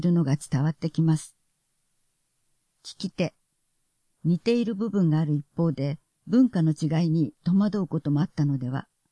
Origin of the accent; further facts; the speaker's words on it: Liubomyl, Volyn Oblast, Ukraine; Japanese is a second language; now in Tokyo, Japan; 人の優しさと温かさは、故郷のリュボムリと重なります。